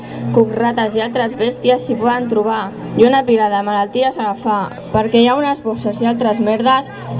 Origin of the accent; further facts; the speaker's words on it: Sitges, Catalonia, Spain; Soc de Sitges i visc a Via Ronda